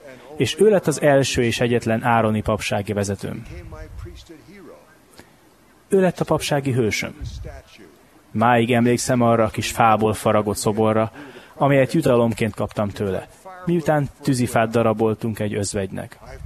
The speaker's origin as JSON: {"language": "Hungarian", "town": "Princeton", "region": "New Jersey", "country": "United States", "tie": "born or raised there", "second_language": "Hungarian", "said": "Az Egyesült Államokban, New Jersey állam Princeton nevű városában születtem és nőttem fel."}